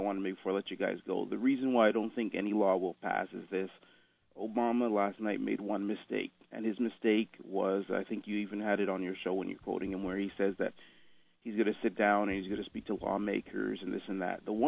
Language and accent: English; Montreal, Quebec, Canada; As a Canadian, as a Montrealer my whole life